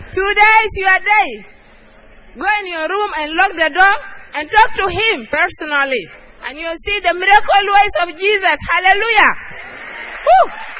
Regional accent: Sudan; now in Cairo, Egypt; I'm from Sudan. I'm here in this church for 7 years.

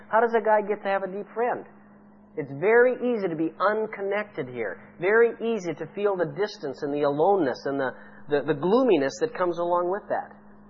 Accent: Saskatchewan, Canada; I grew up in Saskatchewan. That's the bald prairies in western Canada, where you can look, you know, it's so flat that you can stand on a little box and look halfway into next week.

